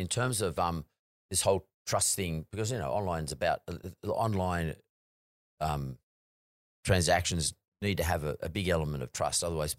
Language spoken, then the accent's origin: English; Australia; I think being Aussie sort of helps a little bit, to be honest with you, with the Australian market at least.